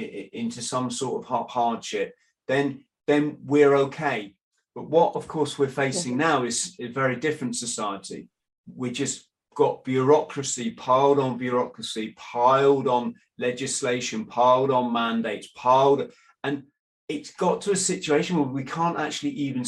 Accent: England, United Kingdom; In England, I'm an Englishman, it goes back to our Magna Carta.

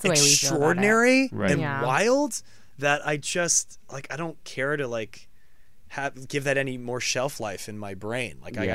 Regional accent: San Francisco, California, United States; now in Los Angeles, United States; It was like it was a fun like pilgrimage I would make growing up in San Francisco to San Diego to go to Comic-Con.

